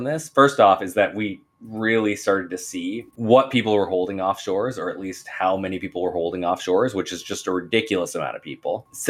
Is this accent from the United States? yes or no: no; Canada; As a Canadian, the fallback answer is the Bahamas